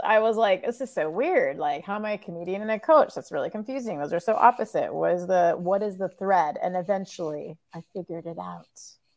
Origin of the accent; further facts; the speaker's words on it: United States; born there; Like my parents immigrated from Egypt and I was born here in America.